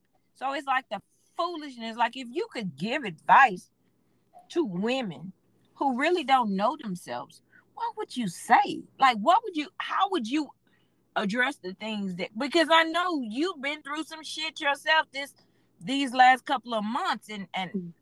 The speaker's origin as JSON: {"language": "English", "town": "Houston", "region": "Texas", "country": "United States", "said": "But I'm from the hood. I'm from the ghetto. I'm from Fifth Ward, Texas. You can't be stuck up from the ghetto."}